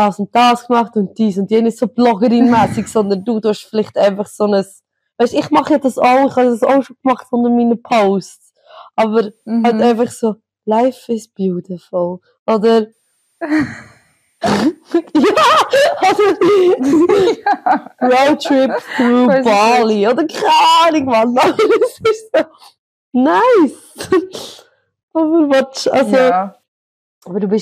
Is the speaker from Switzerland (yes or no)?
yes; Switzerland; accent: Swiss German; ich rede Schweizerdeutsch.